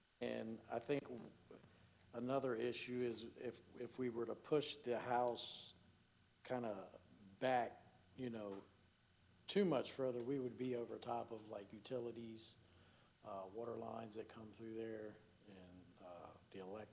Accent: Pennsylvania, United States; And my home is right on Mississippi, which is about 8 houses down because I'm from Pennsylvania.

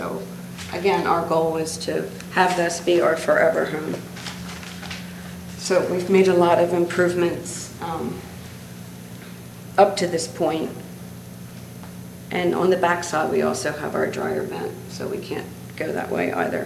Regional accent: Delaware, United States; Because he's from Newcastle County and I'm from Newcastle County

